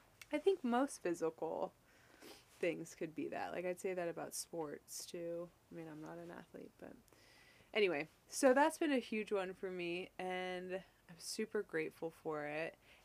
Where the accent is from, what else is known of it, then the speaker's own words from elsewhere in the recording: California, United States; I'm from California. And so, and then I think I also just feel like a classic Californian when I say that.